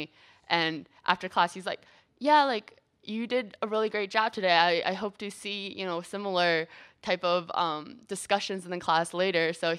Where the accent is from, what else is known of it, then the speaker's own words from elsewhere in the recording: United States; because I am American, I think that I am a lot more outspoken.